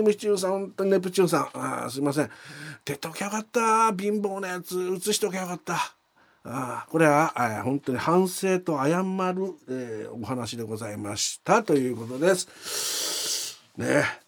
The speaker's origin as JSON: {"language": "Japanese", "region": "Fukushima", "country": "Japan", "moved": "yes", "said": "若い時の田舎から出てきたばっかし、福島のね、田舎っぺな感じの写真ですよ"}